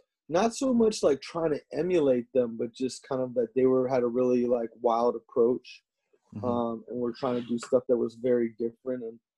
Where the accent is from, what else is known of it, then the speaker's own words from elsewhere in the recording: Chicago, Illinois, United States; now in Oakland, United States; Well, bad news, bro. I'm from Chicago.